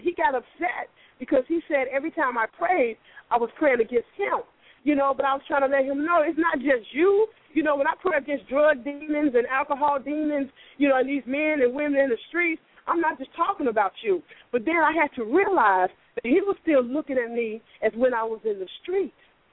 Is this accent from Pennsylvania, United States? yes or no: no; Chicago, Illinois, United States; now in Atlanta, United States; I'm originally from Chicago, just as the young lady said, but I'm living in Atlanta.